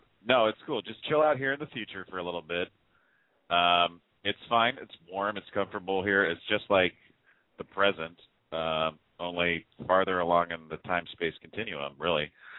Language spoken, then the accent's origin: English; California, United States; People call into the show and bother me and try to tease me and say I'm gay because I'm from the Bay. I'm in the Bay.